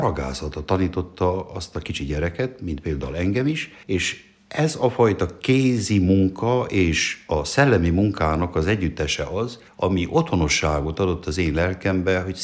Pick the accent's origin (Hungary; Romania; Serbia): Romania; Ciumani, Harghita; also born or lived in Gheorgheni; 1961. április 29-én születtem Gyergyószentmiklóson, és ahol felnövekedtem, az Gyergyó Csomafalva, egy nagy község, hát körülbelül egy 4000 lakósú község volt akkor